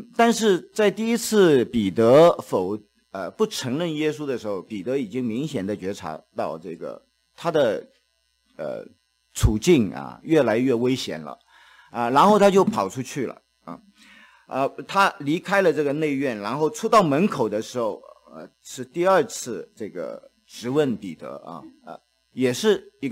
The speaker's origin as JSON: {"language": "Chinese", "region": "Shanghai", "country": "China", "said": "我是从上海来的啊，我们上海人啊有的时候不太好啊"}